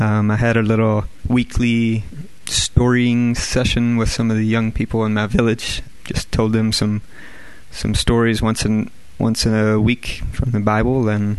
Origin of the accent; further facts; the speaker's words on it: Hardinsburg, Kentucky, United States; now in West Africa; Well, I'm from Hardinsburg, Kentucky, a small town, and I was going to the University of Kentucky studying math education and thought I wanted to be a teacher.